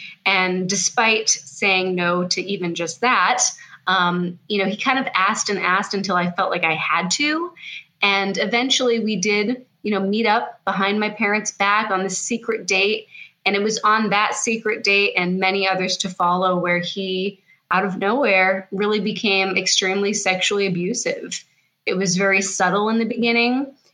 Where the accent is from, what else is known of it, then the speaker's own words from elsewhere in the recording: Fairhaven, Massachusetts, United States; So I grew up near the Cape area of Massachusetts in a town called Fairhaven, and went to the local high school, very small, you know, rural community.